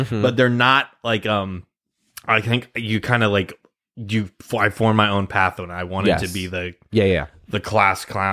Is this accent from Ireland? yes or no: no; Nebraska, United States; I knew the answer to that. I'm from Nebraska.